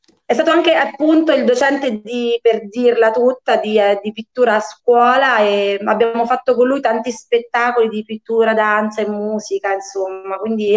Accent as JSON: {"language": "Italian", "town": "Ascoli Piceno", "region": "Marche", "country": "Italy", "said": "perché noi siamo di Ascoli"}